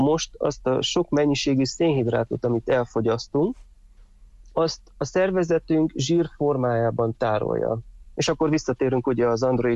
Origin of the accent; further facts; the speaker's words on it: Târgu Mureș, Mureș County, Romania; now in Miercurea Ciuc, Romania; Én vásárhelyi születésű vagyok, 26 és fél évet éltem pontosabban Vásárhelyen